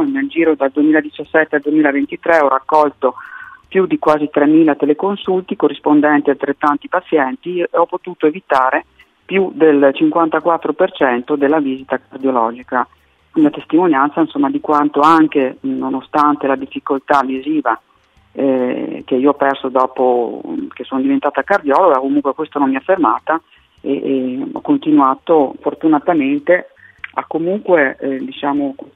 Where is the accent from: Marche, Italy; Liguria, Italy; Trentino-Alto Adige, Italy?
Trentino-Alto Adige, Italy; Trento; vengo da Trento, sono medico cardiologa e lavoro presso la struttura ospedaliera di Trento